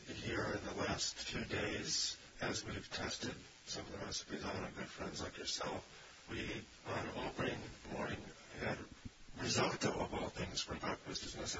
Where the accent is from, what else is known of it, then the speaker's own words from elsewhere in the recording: Wisconsin, United States; I grew up in Wisconsin, and I think I can make great dinners and products within just a few miles of Sheboygan.